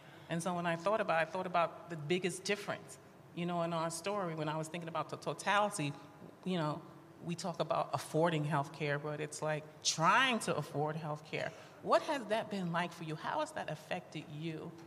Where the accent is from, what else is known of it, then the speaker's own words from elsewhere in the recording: New York City, New York, United States; I'm from New York City